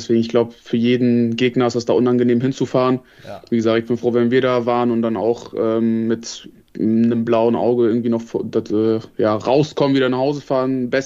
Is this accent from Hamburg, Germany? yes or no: no; Bremen, Germany; sage ich als Bremer